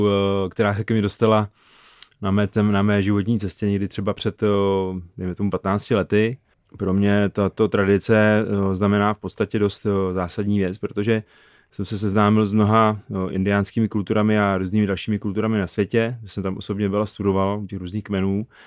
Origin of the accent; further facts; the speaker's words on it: South Moravian Region, Czechia; protože jsem z Jižní Moravy a spousta těch věcí tam ještě živých vlastně ve folkloru z té slovanské tradice.